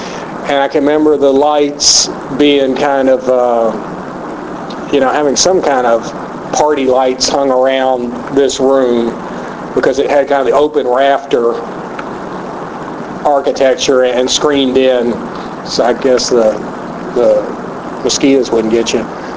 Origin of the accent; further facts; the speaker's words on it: Signal Mountain, Tennessee, United States; I grew up on Signal Mountain outside Chattanooga in a section that was called Summertown.